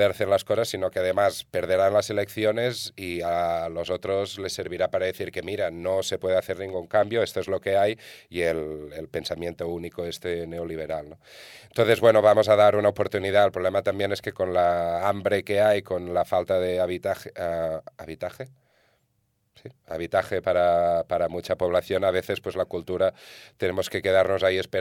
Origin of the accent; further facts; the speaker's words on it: Barcelona, Catalonia, Spain; el centro ya es un parque temático, no puedes entrar ahí como barcelonés